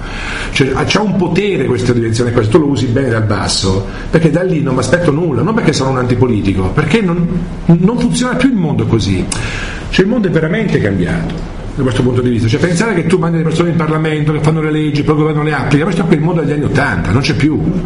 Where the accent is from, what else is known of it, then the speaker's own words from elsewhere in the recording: Marche, Italy; io sono di un paese, delle Marche, nelle montagne